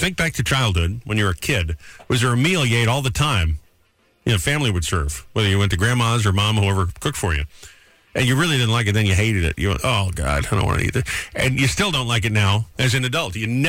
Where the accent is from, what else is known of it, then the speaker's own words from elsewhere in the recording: New England, United States; I grew up in New England.